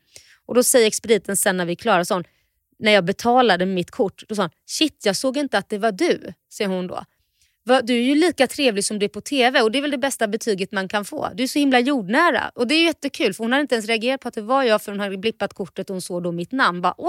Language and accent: Swedish; Sweden; jag tror att det är väl kanske lite också att vi är från Sverige kanske